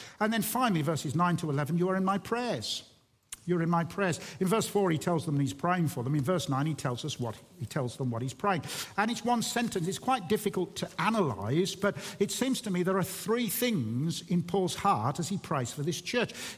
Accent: Dudley, West Midlands, United Kingdom; accent: Dudley; how on earth can anybody listen to that accent or sound as if I'm from Dudley, of all places?

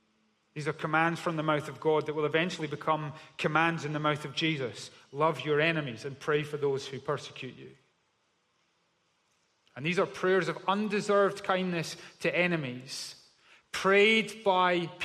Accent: Scotland, United Kingdom; probably thinking, why did we invite the cynical Scottish guy to do the final celebration? I do feel like I'm bringing Scottish weather to an Ingris party. This is what we call in Scotland, doer.

